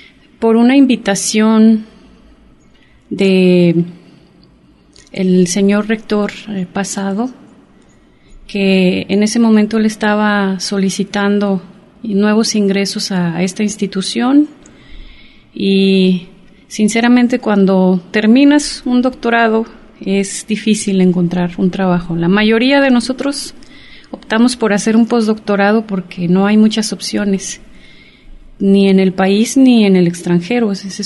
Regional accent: Jalisco, Mexico; yo soy del sur de Jalisco y curiosamente ahora me encuentro residiendo en la zona norte de Jalisco.

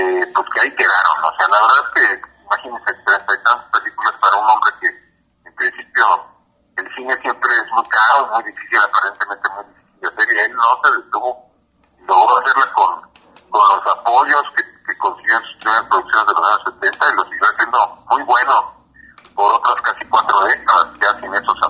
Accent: Mexico

